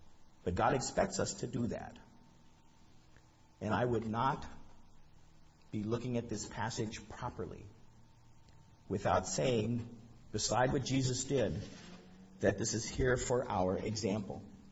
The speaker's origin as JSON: {"language": "English", "region": "Colorado", "country": "United States", "said": "I'm from Colorado. Sometimes Colorado doesn't score any points against Nebraska."}